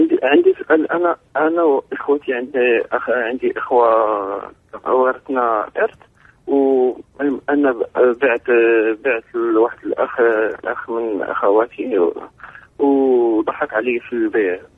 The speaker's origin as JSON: {"language": "Arabic", "country": "Morocco", "said": "عندنا في المغرب شفعة"}